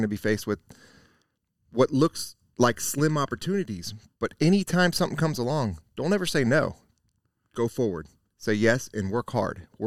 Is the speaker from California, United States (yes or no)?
yes; California, United States; the way I always dreamed of growing up in California